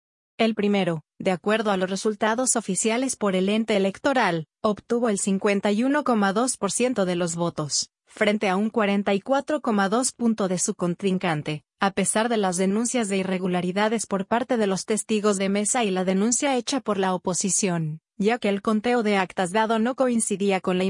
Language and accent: Spanish; Cuba; Como cubano conozco muy de cerca las consecuencias del odio y las armas sobre un país entero